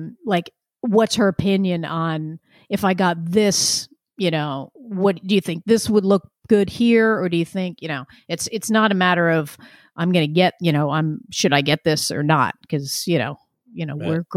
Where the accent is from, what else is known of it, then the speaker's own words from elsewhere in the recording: New Jersey, United States; New Jersey, northern New Jersey.